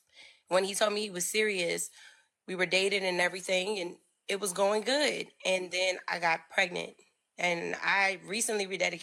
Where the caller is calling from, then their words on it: Maryland, United States; I'm calling you from the DMV area, Maryland.